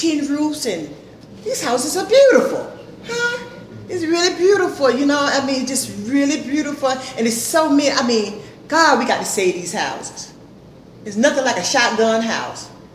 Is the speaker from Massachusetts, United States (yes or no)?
no; Apalachicola, Florida, United States; I'm from Apalachicola.